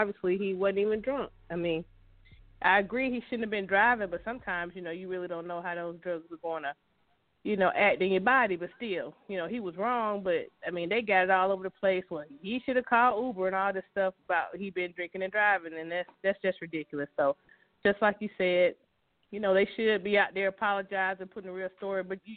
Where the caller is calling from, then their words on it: Lithia Springs, Georgia, United States; I'm calling from Lithia Springs.